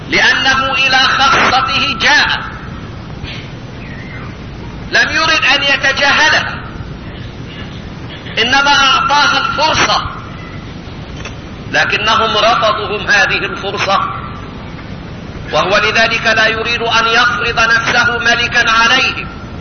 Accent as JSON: {"language": "Arabic", "country": "Egypt", "said": "لأننا نحن كمصريين"}